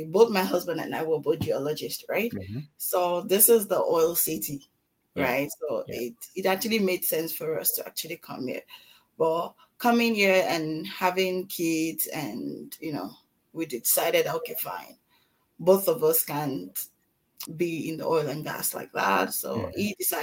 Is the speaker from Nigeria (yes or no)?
yes; Lagos, Nigeria; Mm-hmm. I grew up in Lagos, Nigeria. I'm from Ogun State. I'm a Yoruba girl.